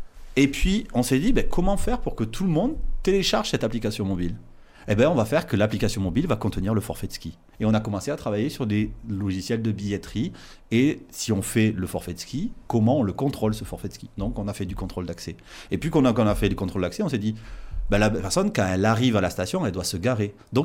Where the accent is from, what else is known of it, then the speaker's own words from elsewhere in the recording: Occitanie, France; moi je suis originaire de pas très loin, je suis originaire du Gers et j'habite à l'entrée de la Vallée d'Or.